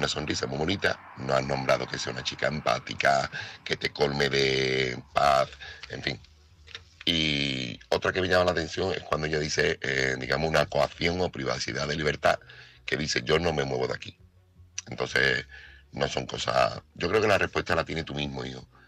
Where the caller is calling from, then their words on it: Seville, Andalusia, Spain; corresponsal de Sevilla.